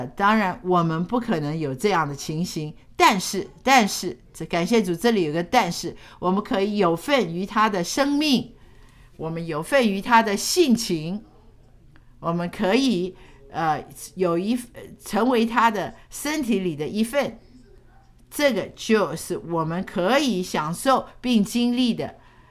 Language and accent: Chinese; United States; 当我在年轻的时候，我在美国长大嘛啊的年轻人，